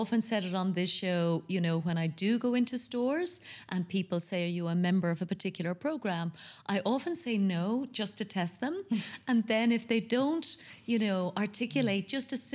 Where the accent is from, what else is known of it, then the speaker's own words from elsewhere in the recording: Ireland; now in United Arab Emirates; And here in the UAE, we're so lucky. I'm from Ireland, you're from Italy, we all speak English.